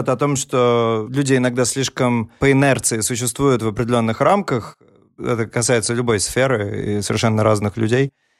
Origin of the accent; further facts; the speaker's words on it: Saint Petersburg, Russia; Мы родились в Петербурге, выросли там.